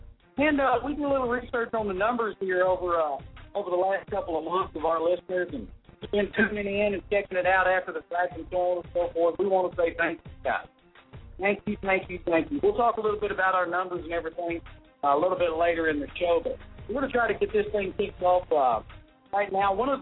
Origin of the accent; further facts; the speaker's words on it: Texas, United States; And, you know, hey, we're from Texas. I mean, this is what we do.